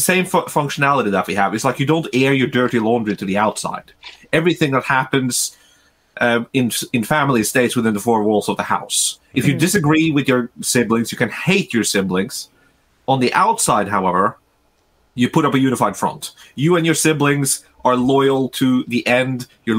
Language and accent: English; Norway; English is a second language; this is from the perspective of someone born and raised in Norway in a small rural community.